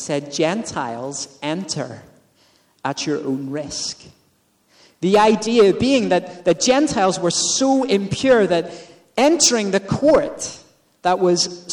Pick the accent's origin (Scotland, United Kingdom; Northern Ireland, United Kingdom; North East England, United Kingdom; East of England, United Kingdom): Northern Ireland, United Kingdom; Belfast; now in Carlisle, United Kingdom; As you know, I grew up in Belfast.